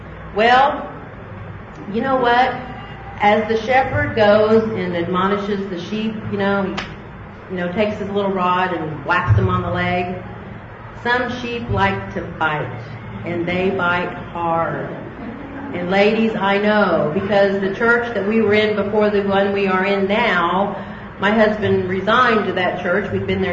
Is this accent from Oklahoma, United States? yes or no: yes; Oklahoma, United States; And I remember being a pastor's daughter growing up in Oklahoma.